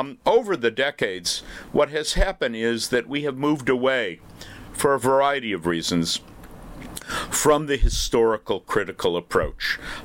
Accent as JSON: {"language": "English", "town": "Chicago", "region": "Illinois", "country": "United States", "tie": "born or raised there", "said": "I had actually learned it in Hebrew school, in my conservative Hebrew school growing up in Chicago"}